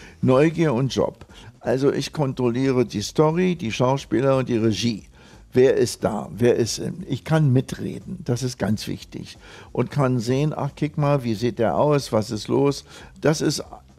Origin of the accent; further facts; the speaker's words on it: Berlin, Germany; ich war immer Berliner, ich bin Berliner, ich bleibe Berliner. Hier bin ich geboren, hier sterbe ich.